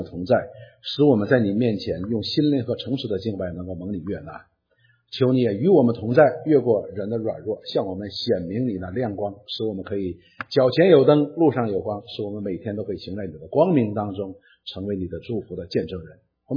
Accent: Northeast China, China; 我们东北人有一句话叫什么呢？

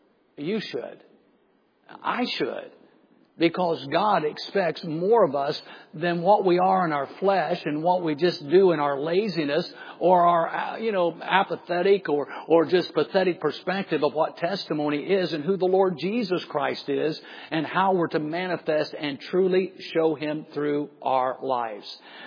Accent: Dunkirk, Indiana, United States; I'm a hick from Dunkirk, Indiana, folks.

